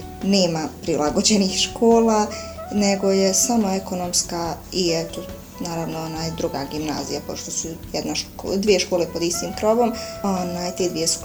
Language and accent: Bosnian; Vitez, Federation of Bosnia and Herzegovina, Bosnia & Herzegovina; now in Zenica, Bosnia and Herzegovina; Nisam rođena u Zenici, rođena sam u Vitezu gdje sam završila osnovnu školu, a u Zenicu sam se doselila kada sam trebala krenuti u srednju školu